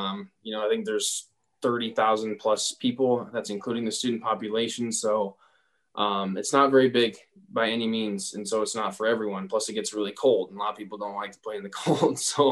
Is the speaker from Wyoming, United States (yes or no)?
yes; Casper, Wyoming, United States; also born or lived in Aberdeen, South Dakota / Cody; I wasn't born in Casper. I was born in Aberdeen, South Dakota. And then I lived in Cody for a little bit prior to moving to Casper.